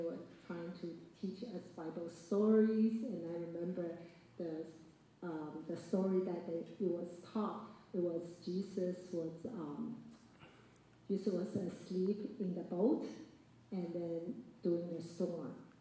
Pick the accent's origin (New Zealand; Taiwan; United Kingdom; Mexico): Taiwan; now in United States; Yeah, so childhood in Taiwan, I had a lot of profound memories with families and friends